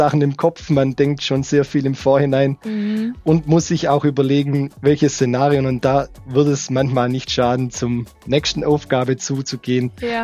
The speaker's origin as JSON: {"language": "German", "region": "Baden-Württemberg", "country": "Germany", "tie": "born or raised there", "said": "Zum anderen bin ich auch in der Nähe von Biberach aufgewachsen."}